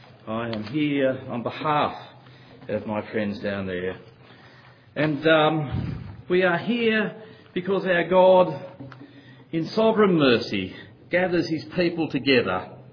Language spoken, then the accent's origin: English; Australia; accent: Australian; I hope you understand my Australian accent. I was born with it.